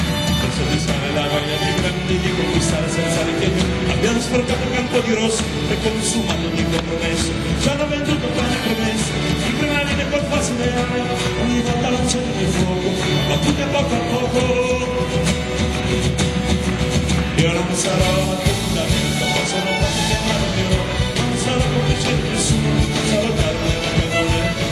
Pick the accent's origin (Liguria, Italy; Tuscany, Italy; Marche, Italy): Tuscany, Italy; Arezzo; Ok, qui siamo alla … veniamo da Arezzo.